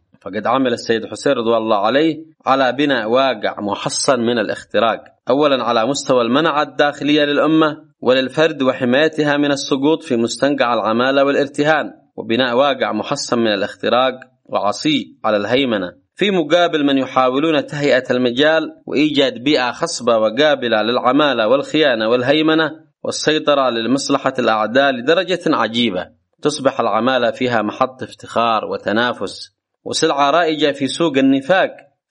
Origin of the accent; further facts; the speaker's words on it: Yemen; على مستوى بلدنا اليمن